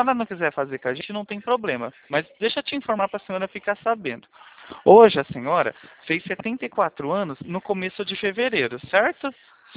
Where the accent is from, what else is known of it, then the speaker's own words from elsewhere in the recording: São Paulo, Brazil; Eu sou de São Paulo